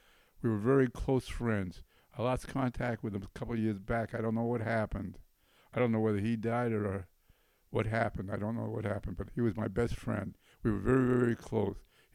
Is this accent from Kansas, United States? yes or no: no; Lawrence, Massachusetts, United States; born there; also born or lived in Andover; I was born in Lawrence and Andover